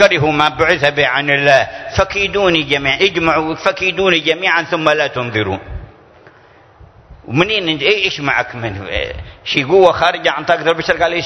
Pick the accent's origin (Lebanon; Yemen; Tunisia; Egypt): Yemen; مع وجود ما عندنا في اليمن من ظروف ومشاكل